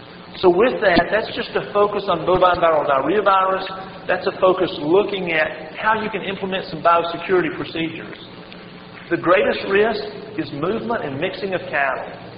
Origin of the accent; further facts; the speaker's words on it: Kentucky, United States; I come from Central Kentucky. My father runs a farm supply center there in Central Kentucky, has for the past 25 years.